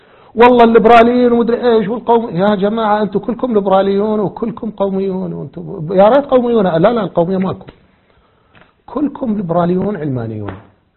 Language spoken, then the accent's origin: Arabic; Iraq; الشيوعيون عندنا بالعراق يثقفون إلى أحزابهم بالانتخابات